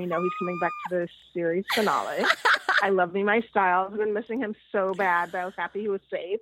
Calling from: Los Angeles, California, United States; I'm in Los Angeles.

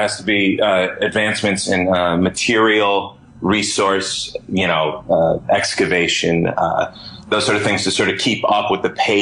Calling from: Tucson, Arizona, United States; I'm calling from Tucson, Arizona. I'm a student at the University of Arizona.

